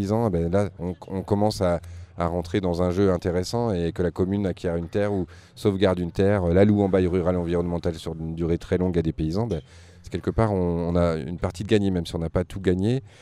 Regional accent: Saint-Affrique, Occitanie, France; je suis de Sainte-Afrique et du Sud Aveyron

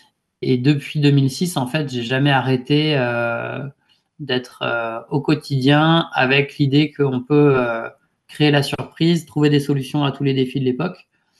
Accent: Barnave, Auvergne-Rhône-Alpes, France; Et donc moi j'ai grandi à Barnave et donc j'étais très influencé par ce milieu-là.

